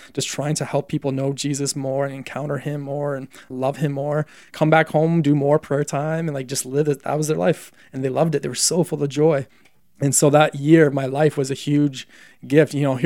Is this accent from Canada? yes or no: yes; Canada; as a Canadian